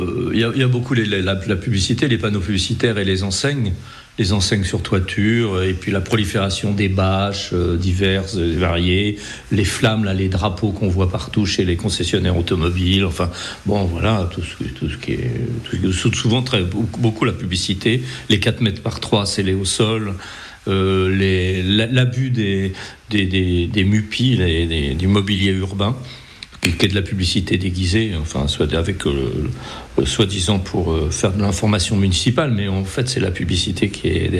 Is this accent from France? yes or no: yes; Normandy, France; je suis normand, hein, personnellement, donc j'aurais du mal à vous dire